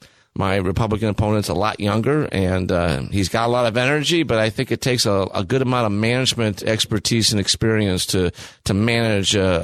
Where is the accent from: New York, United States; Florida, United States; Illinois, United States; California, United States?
Illinois, United States; Reagan, you know, it's been celebrated that I'm from Illinois.